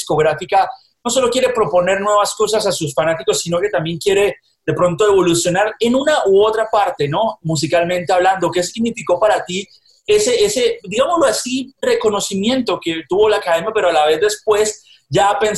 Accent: Colombia; now in United States; Yo soy colombiano viviendo en Estados Unidos

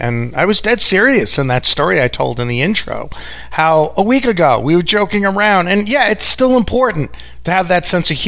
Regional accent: Long Island, New York, United States; in case you haven't picked up from my accent, I'm from New York. It's specifically Long Island, also known as Long Island, by the way.

